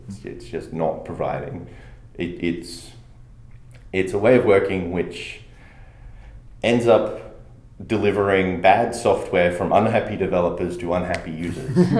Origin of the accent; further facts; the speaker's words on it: Australia; Curious, because I'm an Australian.